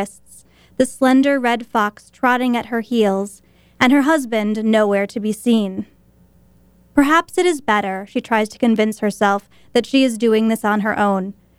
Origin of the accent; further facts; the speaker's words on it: Wisconsin, United States; I grew up in Wisconsin.